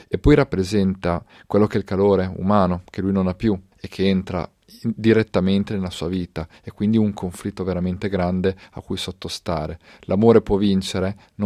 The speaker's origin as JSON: {"language": "Italian", "town": "Rimini", "region": "Emilia-Romagna", "country": "Italy", "tie": "born or raised there", "said": "essendo cresciuto in una città turistica come Rimini, di mare"}